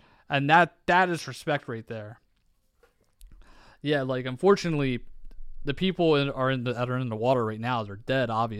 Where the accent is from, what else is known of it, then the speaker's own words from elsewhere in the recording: Delaware County, Pennsylvania, United States; So, I'm from Delco, and apparently they're making Delco the movie.